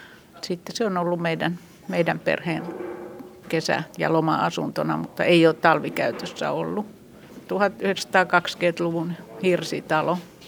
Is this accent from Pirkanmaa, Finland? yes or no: no; Loppi, Kanta-Häme, Finland; No, kun mä oon syntyperäinen loppilainen ja Salon kyläläinen, joka on aika lähellä tätä Räyskälän kenttää